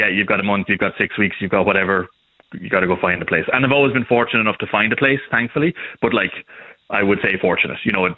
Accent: Wexford, Leinster, Ireland; I'm from Wexford originally

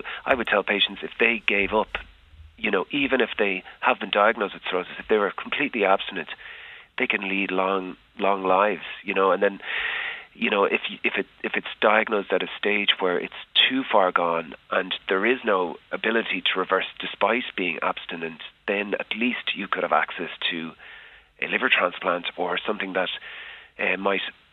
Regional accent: Ireland; as an Irish person

